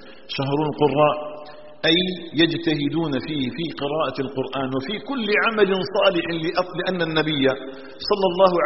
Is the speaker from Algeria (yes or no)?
yes; Algeria; اللهم اجعل بلدنا الجزائر آمنا مطمئنا وسائر بلاد